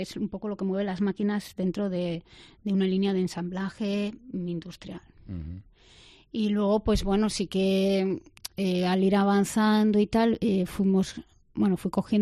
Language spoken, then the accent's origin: Spanish; Peralta, Navarre, Spain; Soy de Peralta y, bueno, es un pueblo en el que mucha gente se ha esforzado, ha intentado lanzar un negocio, a algunos les habrá ido mejor, otros peor, pero la verdad es que hay como una trayectoria. Yo he nacido y crecido en ese ambiente